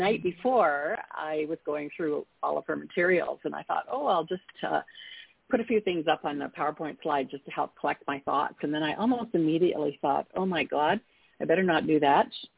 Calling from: Calgary, Alberta, Canada; I'm calling from Calgary, Alberta, up in Canada.

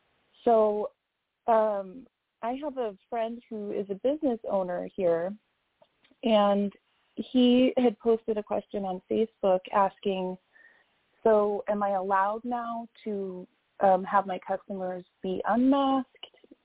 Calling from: Washington, United States; It is a Central Coast phone number, but I'm calling from Washington State.

